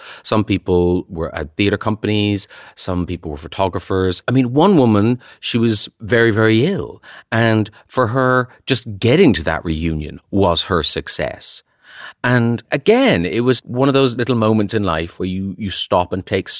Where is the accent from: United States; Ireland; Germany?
Ireland; when I was from Ireland